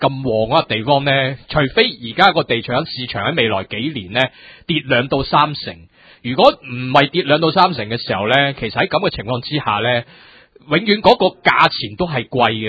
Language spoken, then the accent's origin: Cantonese; Hong Kong; 唔係我哋香港人一般嘅用家嘅